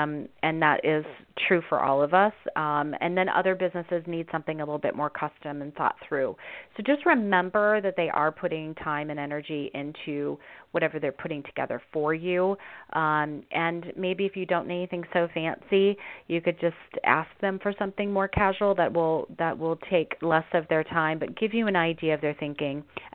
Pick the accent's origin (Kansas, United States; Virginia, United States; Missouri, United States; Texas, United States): Kansas, United States; Wichita; But if you're in my hometown of Wichita, Kansas, you know, it may be considerably less.